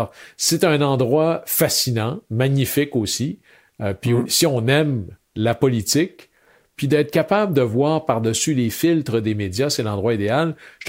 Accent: Chicoutimi, Quebec, Canada; j'ai donné mon nom, puis que je venais de Chicoutimi.

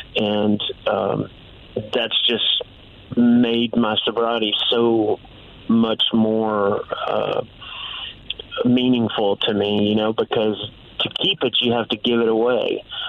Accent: Memphis, Tennessee, United States; now in Oklahoma, United States; I'm a Memphis boy at heart, born and raised in Memphis, Tennessee.

